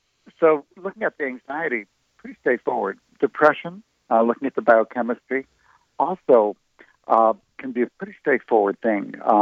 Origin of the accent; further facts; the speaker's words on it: Cleveland, Ohio, United States; Because I grew up in Cleveland, Ohio, in a concentration camp family